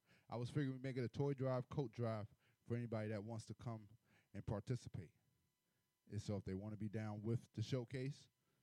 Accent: New York, United States; You know, as a New Yorker, you know, we get this unfortunate. We get all type of extreme-ass weather

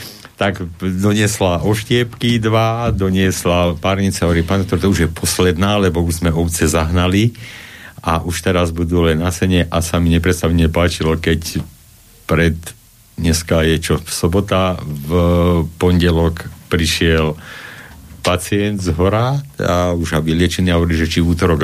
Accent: Majer, Banská Bystrica Region, Slovakia; však ja som tuto nedaleko z Majera z dediny, viete, tak na dedine to bolo celé leto pri ohničku

